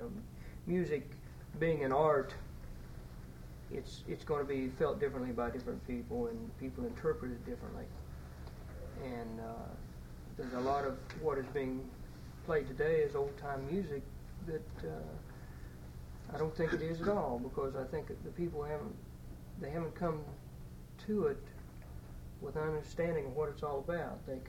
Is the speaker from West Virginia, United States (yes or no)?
yes; Whitman, West Virginia, United States; Well, I grew up in Randolph County here, over in the eastern part of the county near Whitman, and certainly in the country on a farm over there.